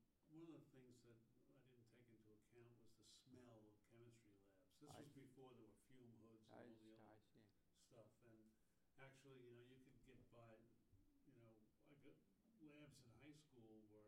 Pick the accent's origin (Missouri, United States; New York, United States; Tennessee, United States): New York, United States; Bethpage; also born or lived in Flushing / Jackson Heights; I was born in Flushing, New York, and my family lived in Jackson Heights at the time. And when I was about 4, we moved out to Nassau County in Long Island, to Bethpage, where I attended public schools